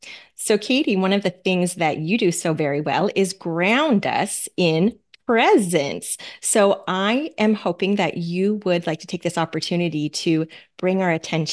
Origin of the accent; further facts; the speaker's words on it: Fairbanks, Alaska, United States; We grew up in Fairbanks, Alaska together, and I would say really became friends in high school